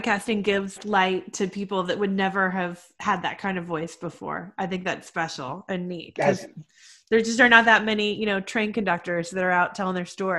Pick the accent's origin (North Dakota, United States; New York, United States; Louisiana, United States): Louisiana, United States; Well, as a Cajun myself, I would agree.